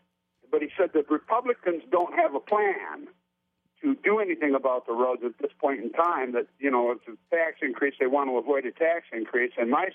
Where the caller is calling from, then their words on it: Holt, Michigan, United States; I'm calling from Holt.